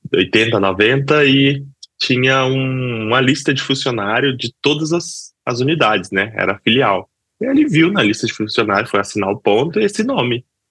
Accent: Espírito Santo, Brazil; eu sou do Espírito Santo, né? Pá, cara, cidade litorânea, de praia, vivi na praia a vida inteira

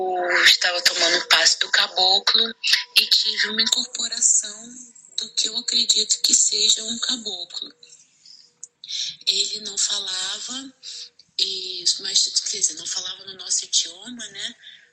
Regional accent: Rio de Janeiro, Brazil; now in Mococa, Brazil; de Mococa, interior de São Paulo, mas sou carioca.

